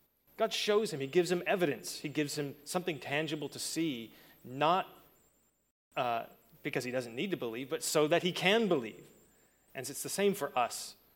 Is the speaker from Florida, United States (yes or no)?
yes; Florida, United States; now in Northern Ireland, United Kingdom; Yeah, so I'm from Florida, as Phil said, and people always ask me why I've moved over to Northern Ireland